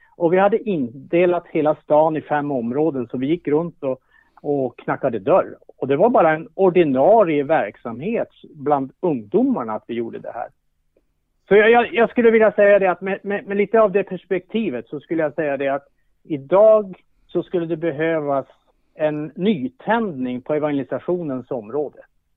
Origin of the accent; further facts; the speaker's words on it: Västerbotten County, Sweden; Man börjar bli lite till åren. Och jag växte upp, kan man säga, i Västerbotten som väldigt, väldigt ung.